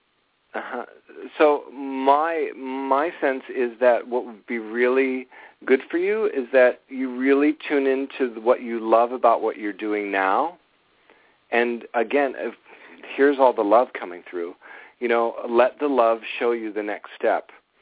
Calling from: New York, United States; So for us, you know, I'm calling from New York.

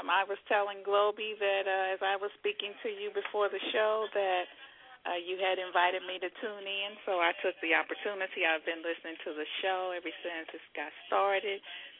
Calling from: Indianapolis, Indiana, United States; Indianapolis.

